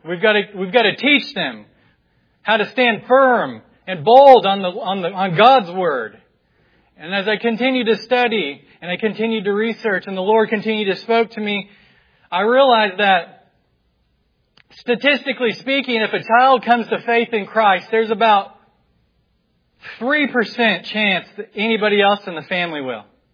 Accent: West Jefferson, North Carolina, United States; Just by way of quick introduction … I'm from West Jefferson in Ashe County, North Carolina. It's a small little mountain town.

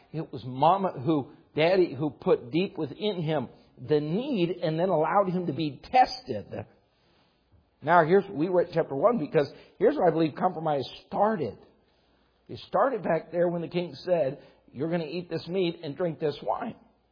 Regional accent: United States; I'm an American, and I thank God for that.

